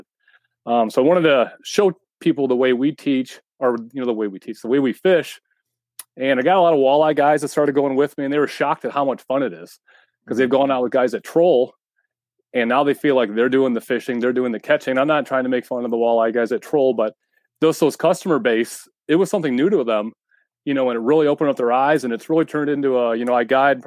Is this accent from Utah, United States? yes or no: no; Fremont, Ohio, United States; So I'm from Northern Ohio, small town called Fremont. So it's just where the Sandusky River meets Sandusky Bay.